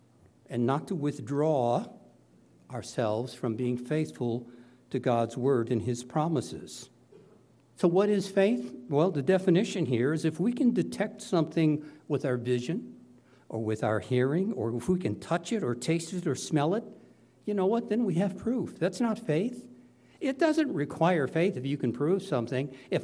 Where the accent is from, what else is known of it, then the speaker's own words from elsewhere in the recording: United States; Now, of all the places on earth, I'm very proud to say I'm an American